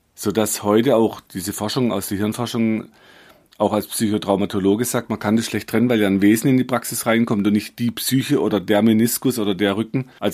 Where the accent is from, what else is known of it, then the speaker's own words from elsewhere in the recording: Bavaria, Germany; also born or lived in Black Forest; ich bin jetzt halt als Bayer in Bayern und im Schwarzwald aufgewachsen, was mir so eine bayerische und Schwarzwälder Wurzel gibt.